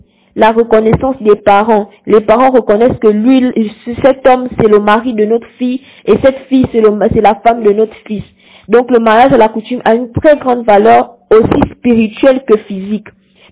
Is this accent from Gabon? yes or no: yes; Gabon; Nous sommes du sud du Gabon et il y a une certaine façon de fonctionner.